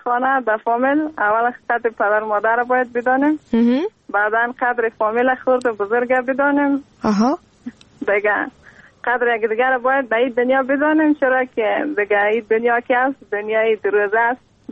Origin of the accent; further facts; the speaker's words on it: Afghanistan; moved away; میگه کاش ببینم ببینم که الان از افغانستان هستم.